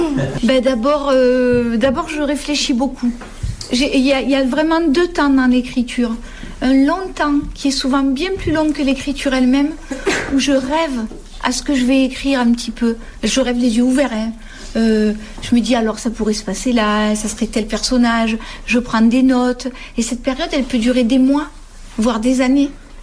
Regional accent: Provence-Alpes-Côte d'Azur, France; accent: southern French; now in Aubagne, France; ce n'est pas vraiment l'accent d'Aubagne et Marseille que j'ai. C'est l'accent plutôt de mon village natal, et qui est dans le Vaucluse, entre Cavaillon et Aix-en-Provence, un tout petit village.

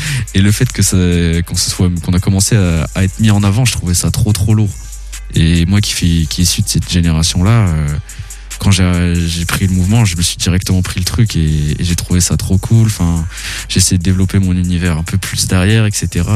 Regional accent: Pays de la Loire, France; Je me suis beaucoup baladé. J'ai grandi en Vendée. Je suis resté un an à Nantes.

